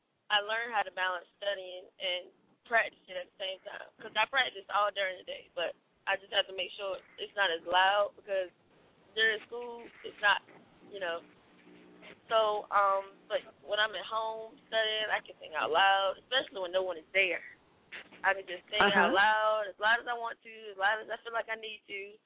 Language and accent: English; Atlanta, United States; Born and raised in Atlanta, North Carolina, my entire life.